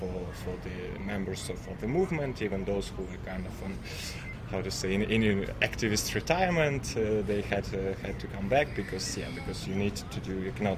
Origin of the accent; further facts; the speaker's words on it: Kyiv, Ukraine; English is a second language; now in Lviv, Ukraine; I'm from Lviv, but currently in I'm from Kyiv, but currently I'm in Lviv.